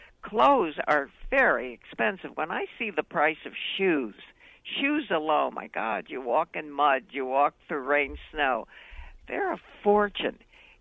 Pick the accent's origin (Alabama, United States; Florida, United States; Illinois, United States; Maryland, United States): Illinois, United States; Chicago; born there; now in New York, United States; I was born in Chicago. I came to New York in 1947, right after World War II.